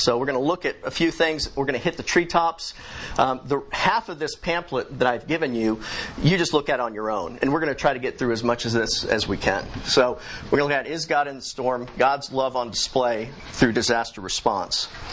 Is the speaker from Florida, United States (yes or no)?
yes; Orlando, Florida, United States; Growing up in Orlando, I was familiar with Disney World.